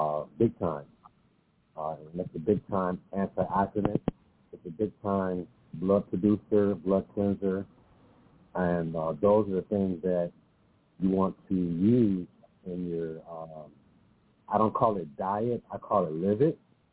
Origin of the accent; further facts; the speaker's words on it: Chicago, Illinois, United States; from Chicago.